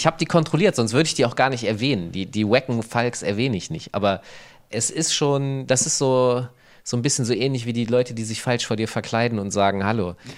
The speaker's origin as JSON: {"language": "German", "town": "Hanover", "region": "Lower Saxony", "country": "Germany", "said": "Außerdem komme ich aus Hannover, der Lieblingsstadt"}